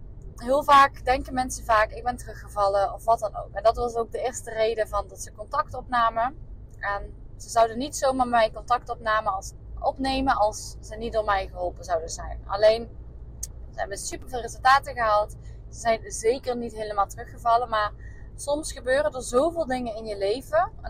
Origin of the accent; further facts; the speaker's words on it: Limburg, Netherlands; now in Eindhoven, Netherlands; Zelf woon ik in Eindhoven en mijn ouders wonen in Limburg. Dus ik ben opgegroeid in Limburg.